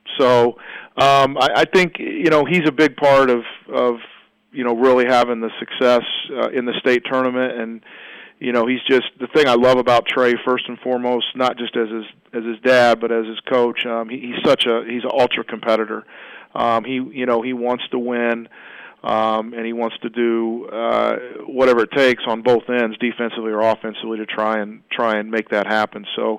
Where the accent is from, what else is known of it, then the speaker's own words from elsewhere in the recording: Indiana, United States; I grew up in Indiana my entire life